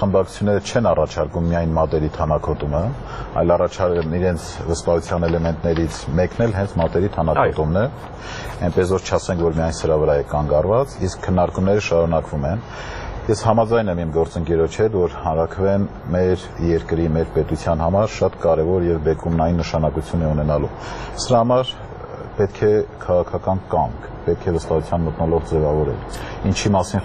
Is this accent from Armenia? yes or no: yes; Spitak, Lori, Armenia; Սպիտակից եմ եւ դրա համար